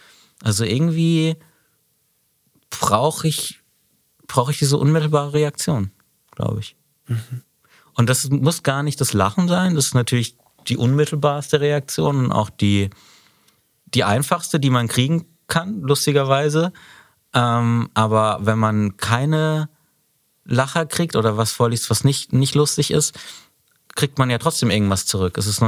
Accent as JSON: {"language": "German", "town": "Freiburg", "region": "Baden-Württemberg", "country": "Germany", "lives_now": "Berlin, Germany", "said": "ich bin aus Freiburg weggezogen, aber ich lebe jetzt auch schon 20 Jahre in Berlin und auch schon sehr lange in der gleichen Wohnung und werde auch nicht ausziehen."}